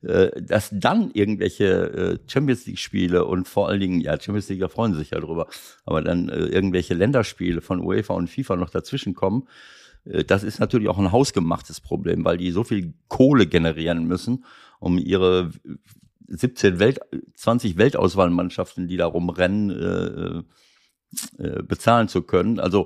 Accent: Schloss Holte-Stukenbrock, North Rhine-Westphalia, Germany; born there; 69 Jahre alt, geboren in Schloss Holte-Stukenbrock.

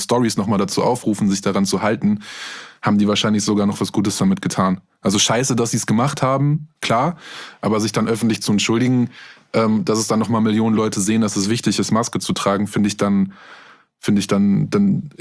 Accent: Minden, North Rhine-Westphalia, Germany; Ich komme aus Minden.

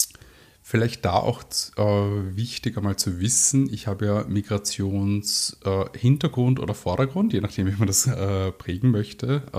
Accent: Vienna, Austria; born there; ich bin halt hier in Wien geboren

